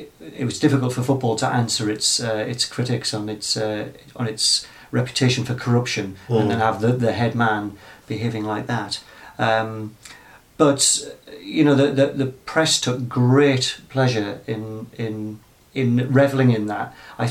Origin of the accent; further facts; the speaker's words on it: England, United Kingdom; you know, I'm an English person, very much behind Wales and Northern Ireland and the Republic